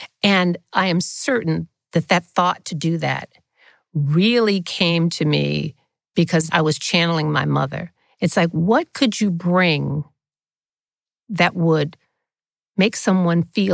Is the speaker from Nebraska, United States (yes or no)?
no; Mobile, Alabama, United States; Pound cake means so much to me. It's a throwback to my growing up in Mobile. And my mother made pound cake